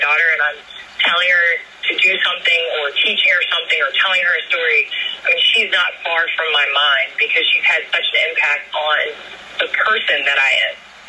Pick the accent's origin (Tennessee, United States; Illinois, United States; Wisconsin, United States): Illinois, United States; Chicago; it's really home, and I am a Chicagoan always. I cheer for Chicago sports, and that's how it always will be.